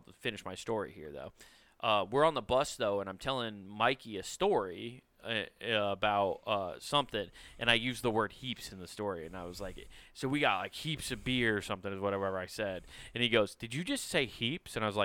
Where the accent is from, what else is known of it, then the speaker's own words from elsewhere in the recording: Midwest, United States; I feel like as a Midwesterner, it's so easy to pick up on people's dialects.